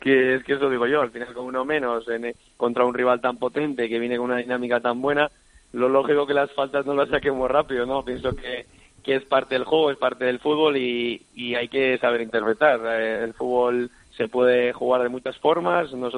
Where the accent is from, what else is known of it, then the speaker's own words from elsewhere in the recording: San Sebastián, Basque Country, Spain; now in Majadahonda, Spain; vengo de Donosti, que en San Sebastián no existen los atascos.